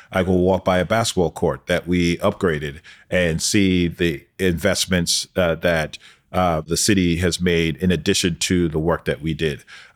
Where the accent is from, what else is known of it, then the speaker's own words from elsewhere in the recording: Brooklyn, New York, United States; people similar to myself growing up in Brooklyn to actually maximize their potential.